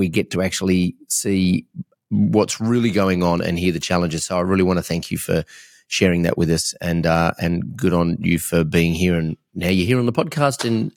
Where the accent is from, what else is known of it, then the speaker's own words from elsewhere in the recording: Australia; born there; how lucky am I that I was born in Australia